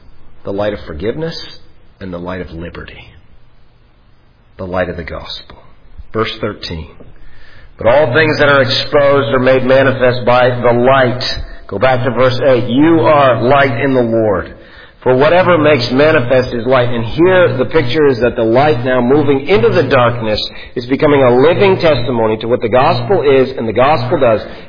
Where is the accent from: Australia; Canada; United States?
Canada; Ontario; where I grew up in Ontario, Canada